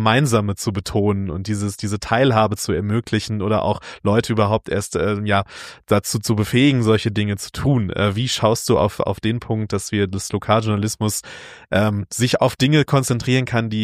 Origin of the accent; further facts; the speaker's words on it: North Rhine-Westphalia, Germany; now in Munich, Germany; also ich komme aus einem kleinen Dorf in NRW